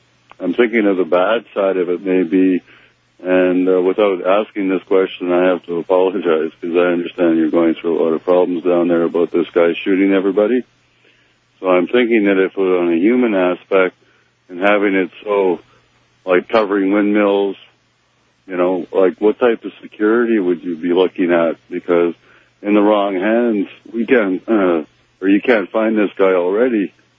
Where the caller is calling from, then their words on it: Winnipeg, Manitoba, Canada; Yeah, I'm calling from Winnipeg, Canada.